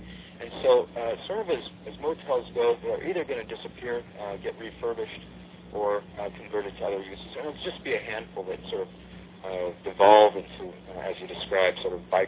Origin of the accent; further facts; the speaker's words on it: New Mexico, United States; also born or lived in Kansas; And of course, I went to the University of Kansas. I grew up in New Mexico, so a lot of trips going between college and home.